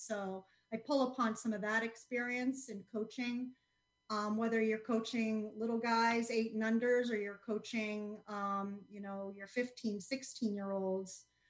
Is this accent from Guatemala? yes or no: no; Florida, United States; we grew up in South Florida, so there wasn't much else to do other than swim anyways.